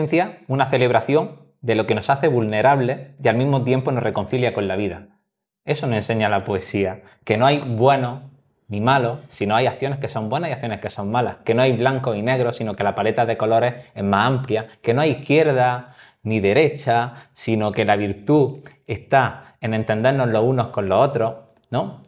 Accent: Almería, Andalusia, Spain; now in Cartagena, Spain; Yo como vivo en Cartagena, pero soy andaluz, soy de Almería.

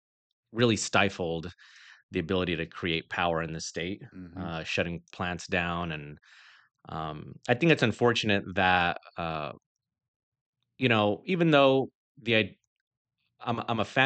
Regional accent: Colorado, United States; now in Peoria, United States; even though we were born and raised in Colorado and we have a lot of friends there

